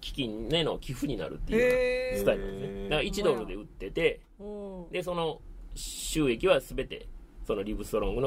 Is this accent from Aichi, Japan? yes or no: no; Kobe, Hyogo, Japan; そして我々の地元神戸では